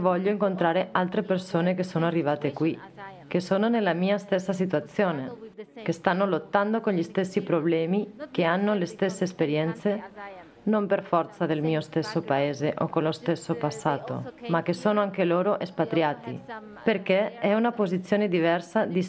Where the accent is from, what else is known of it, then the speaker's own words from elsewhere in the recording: Poland; also born or lived in Ireland; now in Lugano, Switzerland; arrivata qui dall'Irlanda, dove ci ho vissuto per un po', e il clima era perfetto. Vengo dalla Polonia